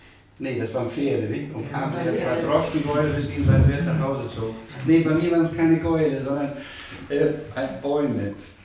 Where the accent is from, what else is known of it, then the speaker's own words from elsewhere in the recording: Kiel, Schleswig-Holstein, Germany; ich komme aus Kiel